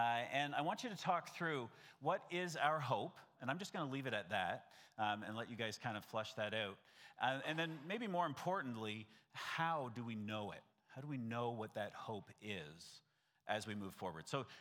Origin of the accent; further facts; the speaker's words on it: Canada; now in United States; Now, technically, I grew up in Canada. However, 6 months ago, I actually pledged my allegiance to a new flag and became American. So now I guess I'm both.